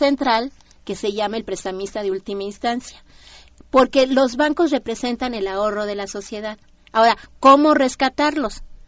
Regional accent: Mexico; primero somos nosotros, los mexicanos

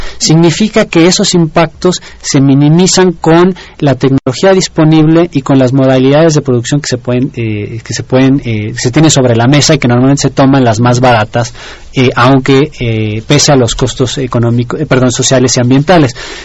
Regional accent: Mexico; los mayores consumidores, que no necesariamente somos los mexicanos, sino los extranjeros

